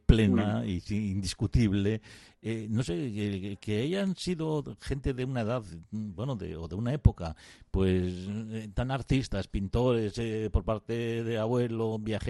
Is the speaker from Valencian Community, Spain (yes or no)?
no; Basque Country, Spain; siendo vasco uno no puede dejar de.